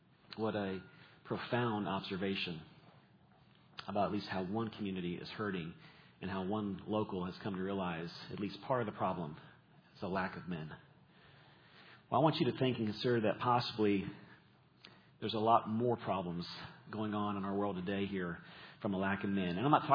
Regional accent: Atlanta, Georgia, United States; I remember first hearing about this teaching as a kid growing up in Atlanta, Georgia, at a very large Bible study called Metro Bible Study.

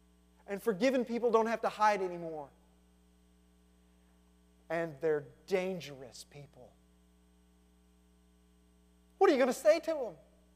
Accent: Little Rock, Arkansas, United States; I love going home. My hometown. I love going to Little Rock.

